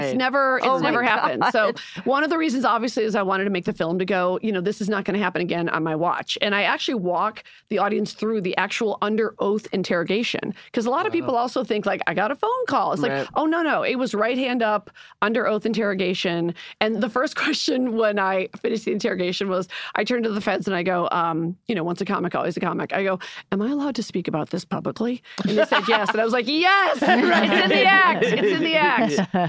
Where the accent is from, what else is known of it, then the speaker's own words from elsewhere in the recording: Chicago, Illinois, United States; Yes, because I'm from Chicago.